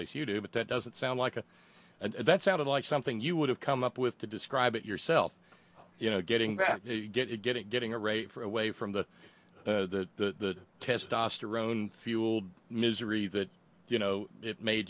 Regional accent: Alabama, United States; When I was a kid growing up in Alabama, we got Thursday and Friday off

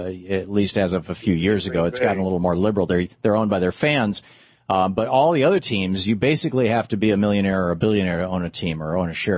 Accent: Michigan, United States; I used to follow the Tigers as a baseball team when I grew up in Michigan

